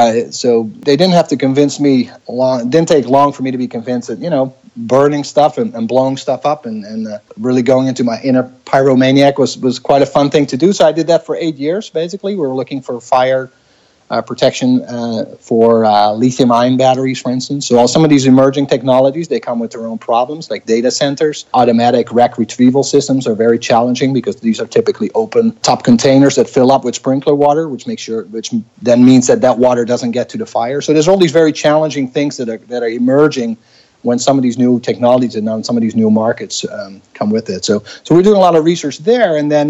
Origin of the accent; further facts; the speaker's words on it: Netherlands; English is a second language; moved away as an adult; I was born and I grew up in the Netherlands. I lived there until about 2004.